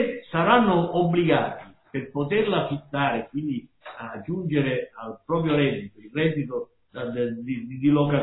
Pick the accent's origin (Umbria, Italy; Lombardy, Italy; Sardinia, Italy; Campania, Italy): Campania, Italy; Naples; che si sono fatti, come si dice a Napoli, dalle mie parti, che si sono fatti la casa con grandi sacrifici